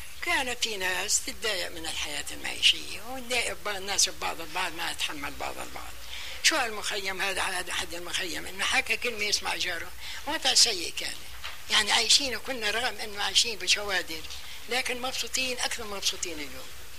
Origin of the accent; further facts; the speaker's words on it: Palestine; قلت له فلسطين